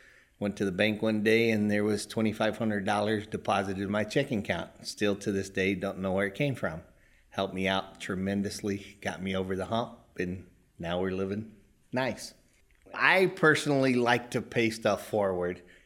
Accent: Plainview, Texas, United States; I grew up in Plainview, Texas.

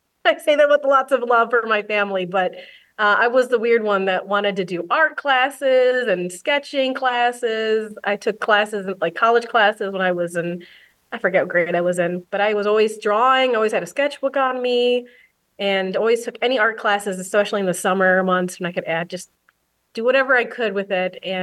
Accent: Joliet, Illinois, United States; now in Indiana, United States; I'm actually not from Indiana. I originally grew up in Joliet, Illinois, and got my high school degree in Plainfield Central High School. So I was a true suburbanite back in the day in the Chicago region.

